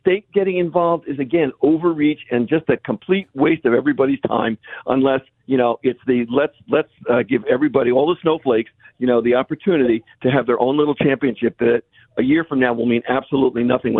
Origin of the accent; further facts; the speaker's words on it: New Jersey, United States; now in Rochester, United States; I'm from Jersey, and we had the same situation down there with all the parochial schools, one of which I went